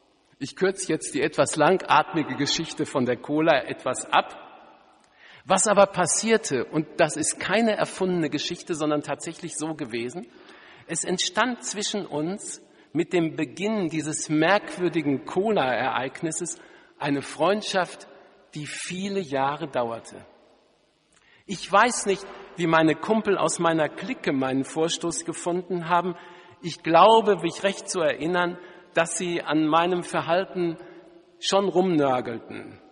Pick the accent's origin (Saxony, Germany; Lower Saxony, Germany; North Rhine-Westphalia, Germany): North Rhine-Westphalia, Germany; Wanne-Eickel; Ich ging damals ins Jungengymnasium meiner Geburtsstadt, der schönen Stadt Wanne-Eickel.